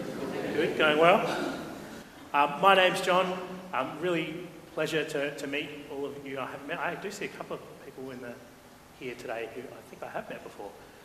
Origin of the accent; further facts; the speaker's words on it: Aberfoyle Park, South Australia, Australia; I actually grew up just the other side of Happy Valley. So I grew up in Aberfoyle Park, going to Aberfoyle Uniting, and was there for, you know, first 19 or so years of my life